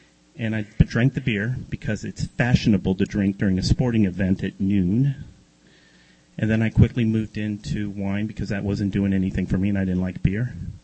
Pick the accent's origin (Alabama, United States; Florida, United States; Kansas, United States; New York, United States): New York, United States; I'm from New York. I didn't have any friends here.